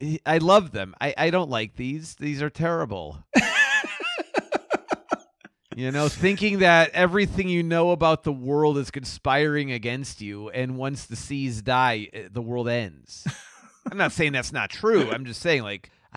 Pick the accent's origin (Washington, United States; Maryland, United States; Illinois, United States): Illinois, United States; Chicago; I grew up in Chicago.